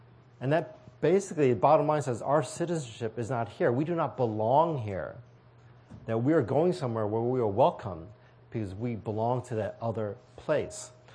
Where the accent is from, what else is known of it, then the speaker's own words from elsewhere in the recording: United States; born there; I mean, I was born here in the United States. My father was born here in the United States. It's my grandparents who immigrated over.